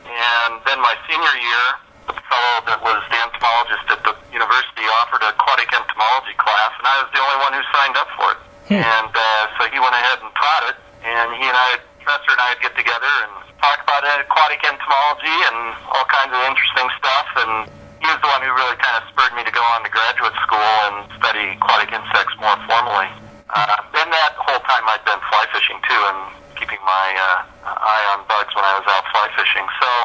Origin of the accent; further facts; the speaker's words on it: Illinois, United States; I grew up in the Midwest in Illinois.